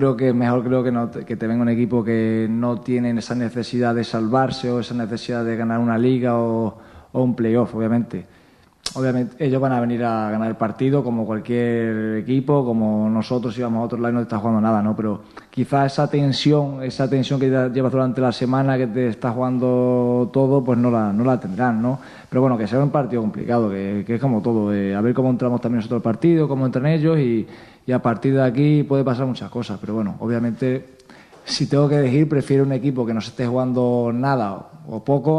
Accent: Badajoz, Extremadura, Spain; Yo soy de Badajoz

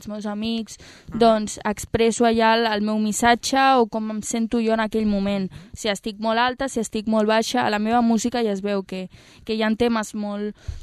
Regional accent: Sabadell, Catalonia, Spain; és d'on soc i d'on vinc, no? D'un barri dels Marinals, aquí de Sabadell.

